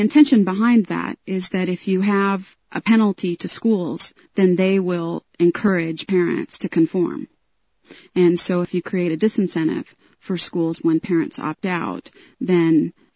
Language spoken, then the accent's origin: English; Littleton, United States; And I'm from Littleton, and a few years ago in 1994